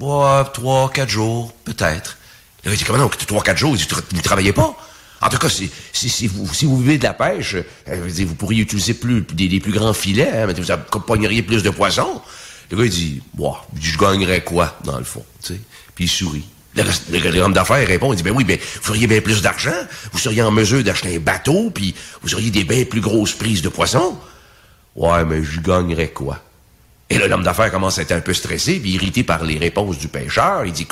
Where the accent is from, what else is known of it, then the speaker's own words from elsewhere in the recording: Sorel, Quebec, Canada; j'ai pêché beaucoup quand même quand j'étais jeune parce que je suis originaire de Sorel.